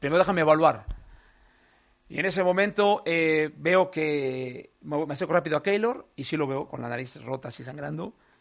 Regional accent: Mexico; now in Madrid, Spain; de hecho sí soy español mexicano. O sea, mi abuelo era español, mi madre es española

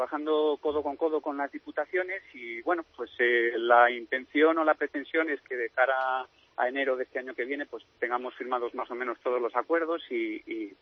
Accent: Castile and León, Spain; los principales consumidores del turismo de Castilla y León somos los propios castellano-leoneses.

